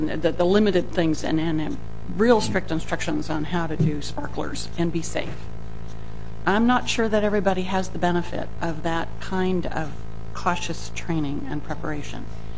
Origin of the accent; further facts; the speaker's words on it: Kansas, United States; I grew up in Kansas, and I think the laws then were very much, when I was little, were very much